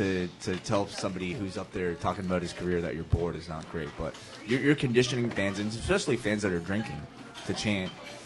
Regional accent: Orange County, California, United States; from Orange County.

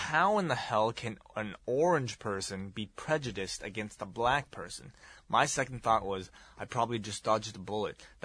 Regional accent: Australia; I'm from Australia.

